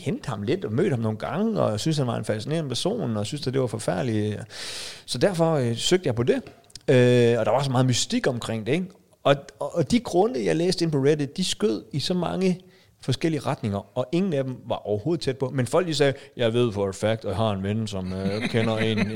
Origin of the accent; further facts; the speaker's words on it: Aalborg, North Denmark Region, Denmark; Ej, sjov. Vi er fra Aalborg.